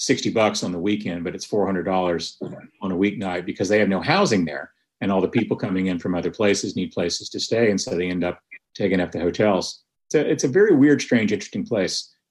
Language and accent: English; Lubbock, Texas, United States; You know, I grew up in Lubbock, Texas, which is not too far from there, but it's a very, very different place because it's a college town, not an oil and gas town.